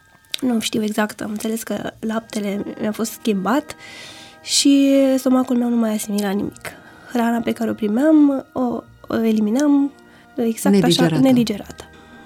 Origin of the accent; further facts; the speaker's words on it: Măgureni, Prahova, Romania; born there; M-am născut în Măgureni, județul Prahova.